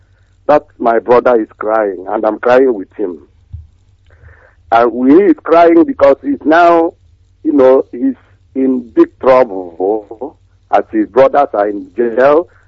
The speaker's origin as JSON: {"language": "English", "country": "Nigeria", "lives_now": "Manchester, United Kingdom", "said": "I'm from Amibo, Wangele in Biafra land. Meanwhile, I'm calling from Manchester"}